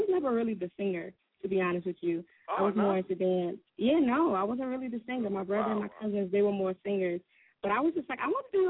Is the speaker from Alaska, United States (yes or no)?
no; Brooklyn, New York, United States; also born or lived in Philadelphia / Delaware; I am originally from Brooklyn. I was raised in East New York. Shout out to East New York.